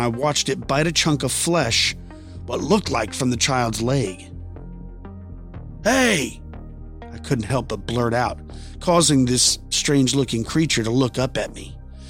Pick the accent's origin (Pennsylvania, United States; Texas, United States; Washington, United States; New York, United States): New York, United States; I grew up in Long Island, New York.